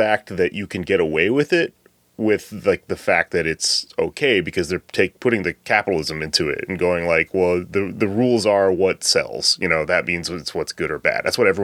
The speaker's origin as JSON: {"language": "English", "country": "Ireland", "said": "And so what's funny about the Irish is that we can make fun of Irish stereoty"}